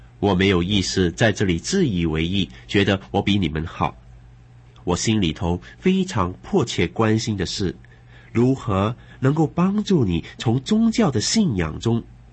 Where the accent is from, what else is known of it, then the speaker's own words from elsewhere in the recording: China; 我们中国人有一句俗语说，天渊之别